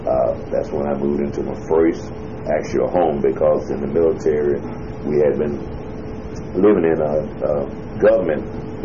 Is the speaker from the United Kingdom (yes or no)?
no; Mississippi, United States; I left them in my hometown in Mississippi